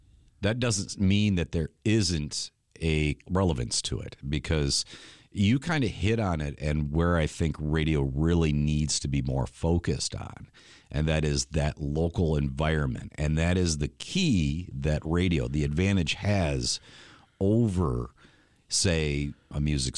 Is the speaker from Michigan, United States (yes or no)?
yes; Mason, Michigan, United States; I mean, originally I was a Mason boy, so I grew up in Mason, but Lansing, of course, being so close, I kind of grew to really love Lansing.